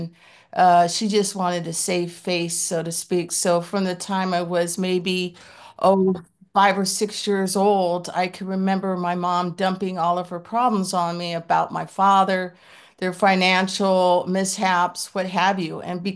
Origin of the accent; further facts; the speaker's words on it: California, United States; as Cindy said, and I'm from Southern California.